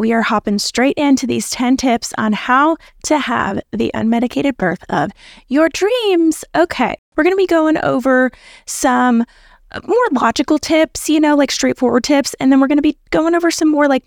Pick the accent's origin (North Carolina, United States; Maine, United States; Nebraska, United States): North Carolina, United States; Like I live in the Raleigh area. I'm from the Triangle in North Carolina.